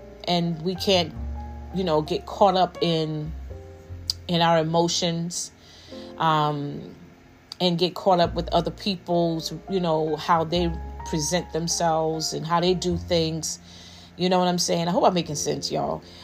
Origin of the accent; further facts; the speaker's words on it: Newark, New Jersey, United States; You know, I'm from the hood. I'm from Newark, New Jersey. What's up, Brick City?